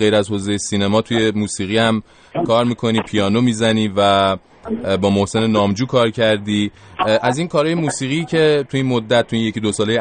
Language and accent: Persian; Iran; moved away; آخه همه ماهایی که بیرون از ایران هستیم یه پارادوکسی داریم بین نوروز و ژانویه و سال نو میلادی